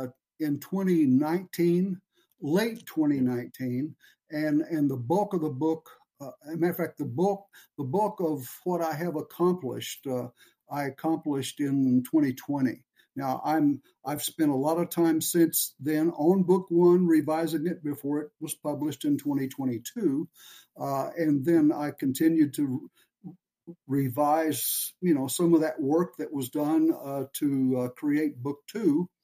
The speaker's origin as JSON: {"language": "English", "town": "Cushing", "region": "Oklahoma", "country": "United States", "tie": "born or raised there", "said": "I launched the book in Cushing, Oklahoma, my hometown, where I graduated high school"}